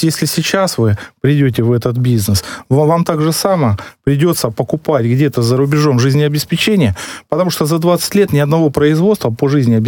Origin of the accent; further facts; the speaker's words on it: Tula, Tula Oblast, Russia; Вот я из Тулы, знаете, у нас есть памятник левше, то есть человек, который когда-то подковал блоху.